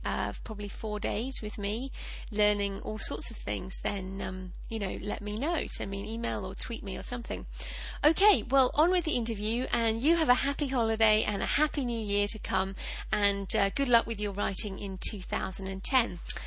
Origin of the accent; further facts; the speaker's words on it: England, United Kingdom; also born or lived in New Zealand; now in Australia; I'm actually living in Australia now, but I'm British, and I've shipped my library all the way from England to New Zealand and now to Australia.